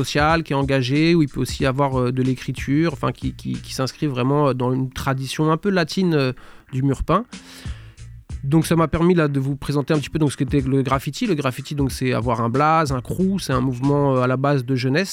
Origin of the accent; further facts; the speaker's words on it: Vert-Saint-Denis, Île-de-France, France; Donc moi j'ai grandi en Seine-et-Marne, à Vers-Saint-Denis. C'est pas loin d'ici, quoi, c'est une petite vingtaine de minutes. Et je suis arrivé à Corbeil en 2006 et j'y ai habité pendant 15 ans. Bon, je suis toujours un petit peu dans le coin, du côté d'Evry.